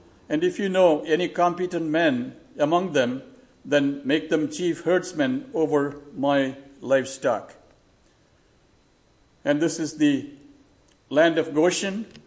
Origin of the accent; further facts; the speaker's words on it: India; it is certainly true of the river by the side of which I grew up in India.